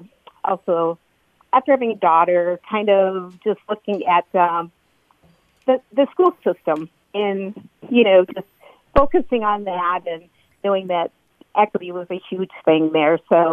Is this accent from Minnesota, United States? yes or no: yes; Burnsville, Minnesota, United States; I grew up in Burnsville, and we were the first Black family out there. My parents moved out there.